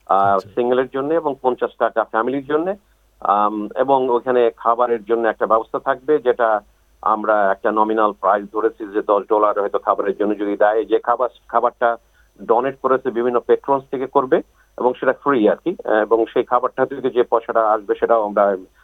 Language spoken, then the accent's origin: Bangla; Bangladesh; now in Australia; আমরা বাংলাদেশি কমিউনিটি এখানে